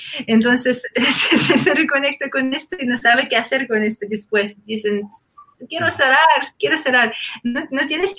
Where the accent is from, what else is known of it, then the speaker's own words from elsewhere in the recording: Russia; born there; Spanish is a second language; viví en zona de montes de Altai y también de montes de Ural, es donde, desde donde yo nací, sí, cerca de montes de Ural y también Altai. Estaba viviendo ahí, aprendiendo.